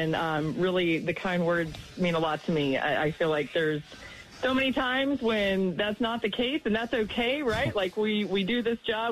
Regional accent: Georgia, United States; Growing up in Georgia, we never really could afford to go over there and actually see the Masters in person

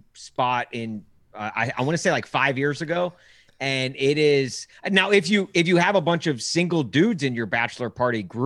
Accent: Nashville, Tennessee, United States; I grew up in Nashville, and I've been a diehard since

